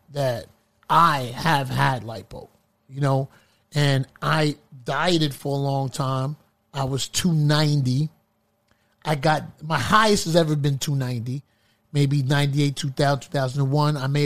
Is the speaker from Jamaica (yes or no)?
yes; Jamaica; I'm a guy, I'm Jamaican, I'm West Indian.